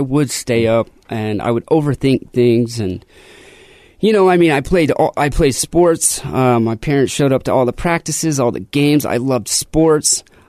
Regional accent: Salt Lake City, Utah, United States; I grew up in Salt Lake City, Utah.

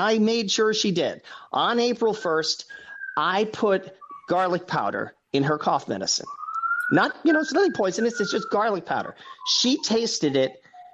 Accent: New York, United States; I guess I could tell a lot of funny stories about growing up in New York, in Queens in the 70s.

